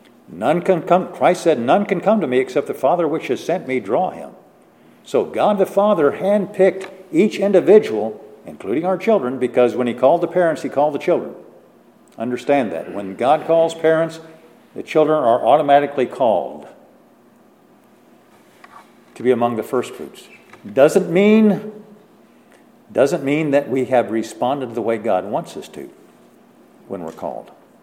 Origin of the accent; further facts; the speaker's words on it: Illinois, United States; because I grew up in Illinois, back in a small town of 800 people. Small, rural community.